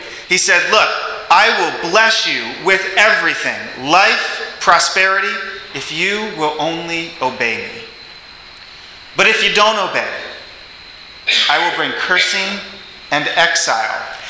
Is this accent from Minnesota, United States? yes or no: no; Dubuque, Iowa, United States; And I said, "Oh, I'm from Dubuque, Iowa."